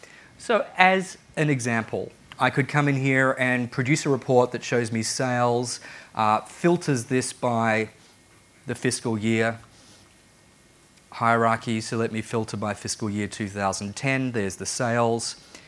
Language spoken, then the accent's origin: English; Australia; I'm from Australia.